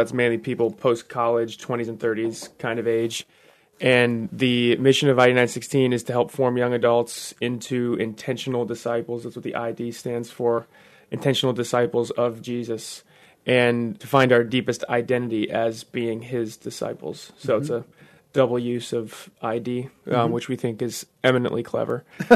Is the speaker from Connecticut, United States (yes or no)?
no; Ann Arbor, Michigan, United States; ended up choosing to go to Michigan, where I'm from the Ann Arbor area.